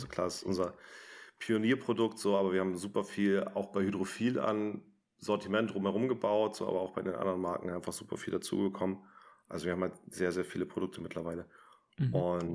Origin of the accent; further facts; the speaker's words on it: Hamburg, Germany; so leicht maritim angehaucht, so als Hamburger irgendwie